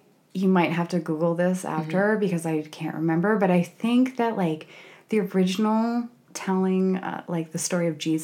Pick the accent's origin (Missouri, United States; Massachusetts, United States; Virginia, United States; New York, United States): Massachusetts, United States; Boston; I mean, I'm from the Boston area and also Irish, so that also means I'm Catholic.